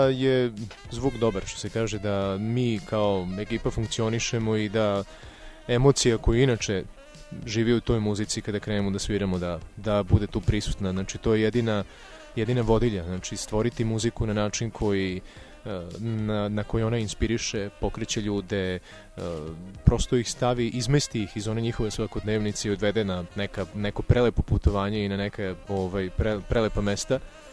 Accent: Serbia; ja kao čovjek koji dolazim iz Srbije, koji pričam srpskim jezikom

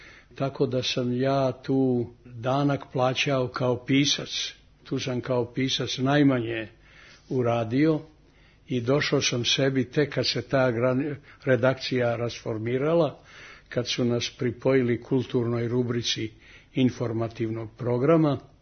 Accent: Belgrade, Serbia; Reko iz Beograda.

